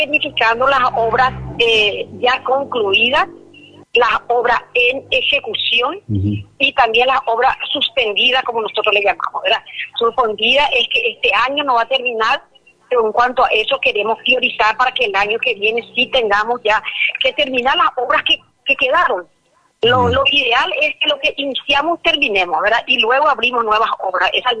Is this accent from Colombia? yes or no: no; Paraguay; ahora somos todos paraguayos